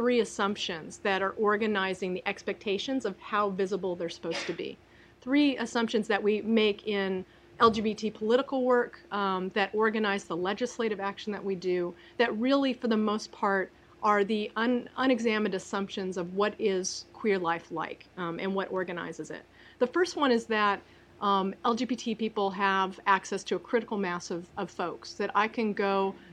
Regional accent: California, United States; which I'm originally from California

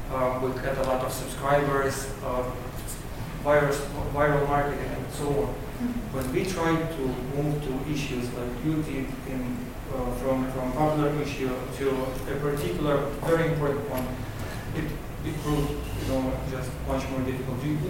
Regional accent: Ukraine; English is a second language; I am from Ukraine.

